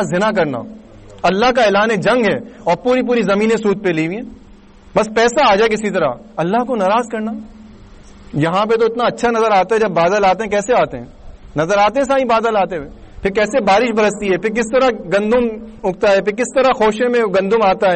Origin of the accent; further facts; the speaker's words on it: Karachi, Sindh, Pakistan; میں کراچی سے آیا ہوں